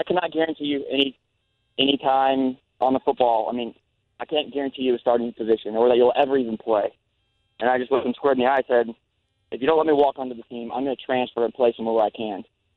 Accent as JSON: {"language": "English", "town": "Overland Park", "region": "Kansas", "country": "United States", "tie": "born or raised there", "said": "chose Missouri a lot based on just the location to where I grew up in Overland Park"}